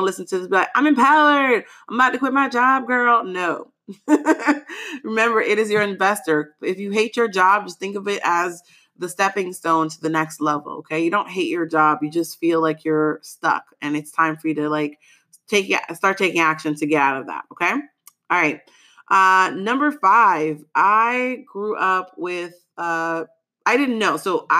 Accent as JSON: {"language": "English", "country": "United States", "said": "Like I'm Haitian American. If you're Haitian, you know, your parents will never stop talking."}